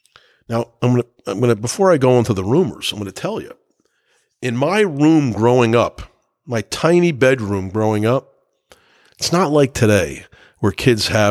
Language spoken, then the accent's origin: English; New Jersey, United States; why, as a kid, we all felt, growing up in New Jersey